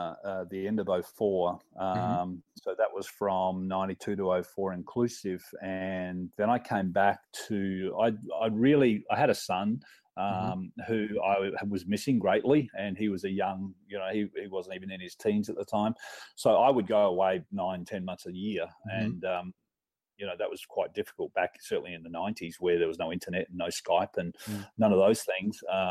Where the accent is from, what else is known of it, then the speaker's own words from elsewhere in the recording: Adelaide, South Australia, Australia; I come from Adelaide, born and bred.